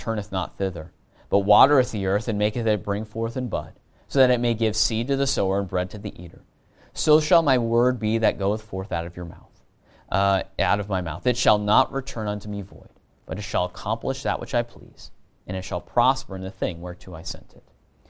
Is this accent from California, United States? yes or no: yes; California, United States; Okay, it'd be like where I grew up in California. It'd be brown and dead, right?